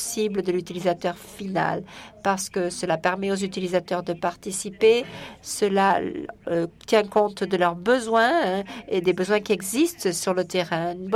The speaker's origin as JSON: {"language": "French", "country": "Hong Kong", "said": "je viens de Hong Kong et là-bas, et on vote actuellement en ligne"}